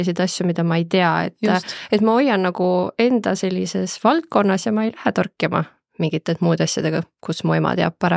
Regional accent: Pärnu, Pärnu County, Estonia; kui ma olen Pärnust pärit ja kui ma koolis õppisin

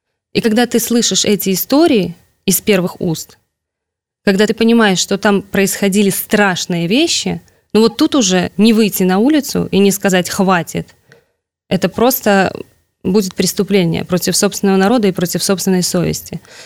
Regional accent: Nesvizh, Minsk Region, Belarus; now in Minsk, Belarus; Здесь я уже живу 15 лет. Ну, Нясвіж мой родной город, а в Минске я уже живу 15 лет.

